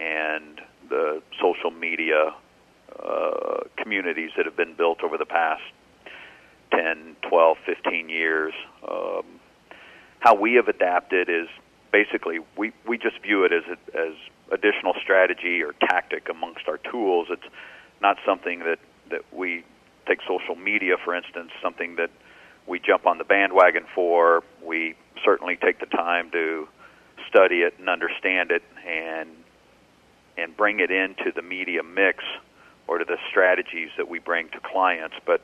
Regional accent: Mexico, Missouri, United States; I was born and raised in Mexico, Missouri, a small ag community

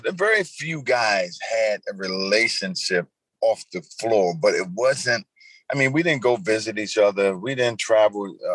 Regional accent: Baltimore, Maryland, United States; I grew up in Baltimore, Maryland, mm-hmm. and that's where it all began for me.

